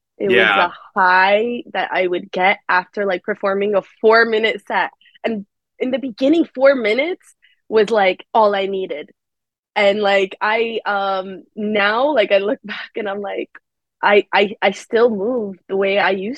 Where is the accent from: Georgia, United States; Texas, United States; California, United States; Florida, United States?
California, United States; Los Angeles; also born or lived in Egypt; I lived in LA growing up too.